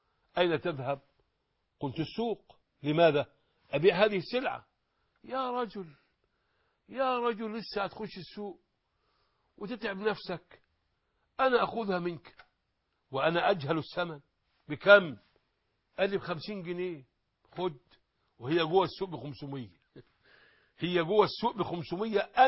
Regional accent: Egypt; نحن أبناء مصر

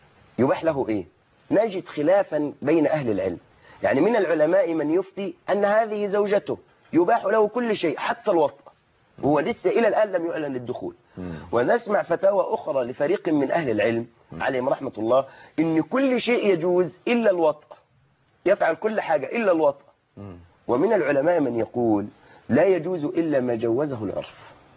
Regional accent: Egypt

